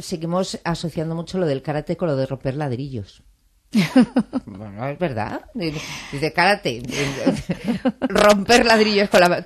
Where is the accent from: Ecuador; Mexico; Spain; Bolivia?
Spain; ¿Qué tal somos los españoles?